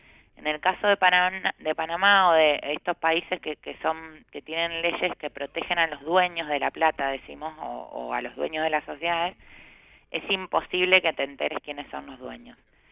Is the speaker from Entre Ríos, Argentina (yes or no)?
no; Santa Fe, Argentina; yo soy santafesina, estaba trabajando en un diario en Santa Fe en el 2006